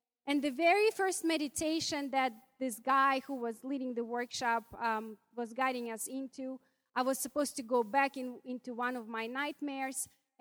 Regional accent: Ukraine; I grew up in Soviet Russia, or Soviet Union, in Ukraine.

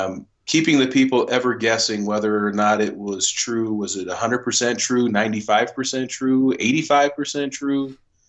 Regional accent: Florida, United States; also born or lived in New Jersey; grew up in South Florida. I'm originally from New Jersey. I was born in New Jersey, and my parents would travel back and forth from Jersey to Florida and Jersey to Florida.

